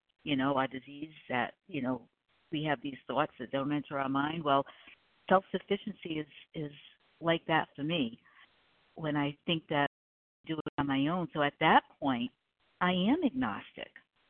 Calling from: South Carolina, United States; I am in South Carolina

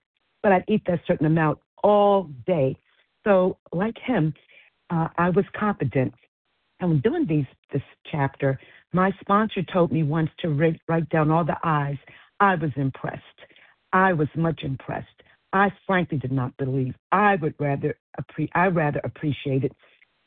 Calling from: Maryland, United States; I'm calling from Maryland.

